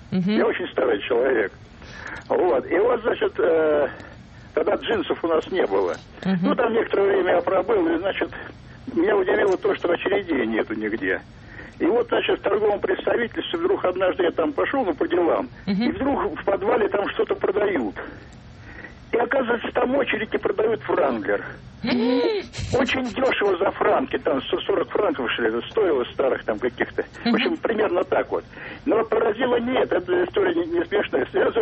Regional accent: Moscow, Russia; Да, я из Москвы

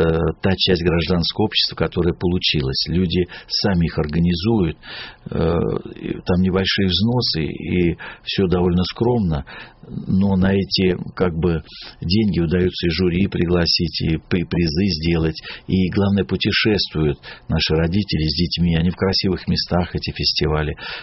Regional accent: Far East, Russia; born there; Я сам родился на Дальнем Востоке.

